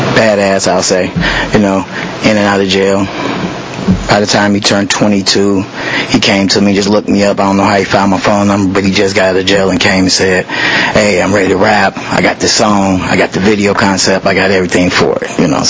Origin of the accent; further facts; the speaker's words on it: Chicago, Illinois, United States; now in Champaign, United States; I'm from Champaign. I've been here, living in the area for about 17 years now, originally from Chicago, Illinois.